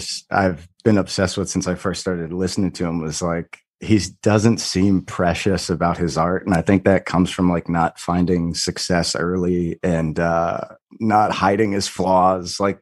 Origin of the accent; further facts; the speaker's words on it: Ohio, United States; Yeah, I'm from Ohio. We're kissing cousins.